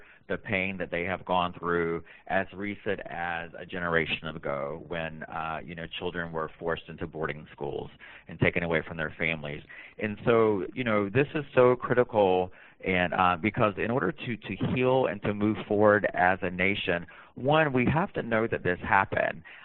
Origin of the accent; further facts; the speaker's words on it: the South, United States; I'm Native American. I'm from the South, from a very poor family.